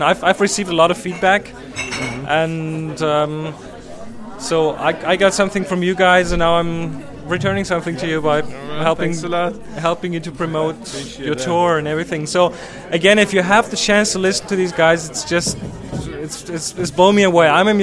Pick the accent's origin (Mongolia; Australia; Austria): Austria; English is a second language; moved away as an adult; now in New York, United States; I'm from Austria, yeah, and I'm in New York since about 11 years. So I went there to study music, and I stuck around.